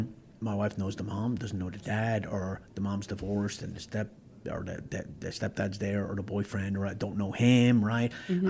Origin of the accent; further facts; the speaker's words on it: Ireland; so I'm from Ireland, my wife's from Sweden, so we grew up in Europe